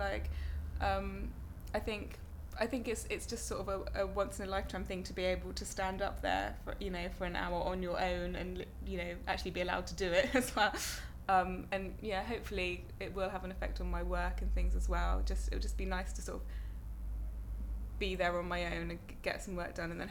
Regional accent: South West England, United Kingdom; Yeah, well, I grew up in Cornwall. I'm in a really sort of small village, kind of in the middle of nowhere in Cornwall.

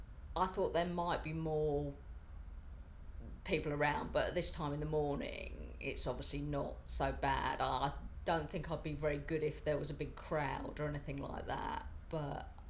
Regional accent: Northampton, East Midlands, United Kingdom; I'm 50 and I come from Northampton.

